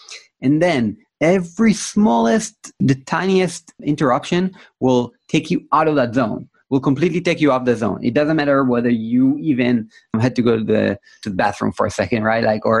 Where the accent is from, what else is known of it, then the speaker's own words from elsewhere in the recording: Herzliya, Tel Aviv District, Israel; I was commuting from Tel Aviv to Herzliya, my hometown.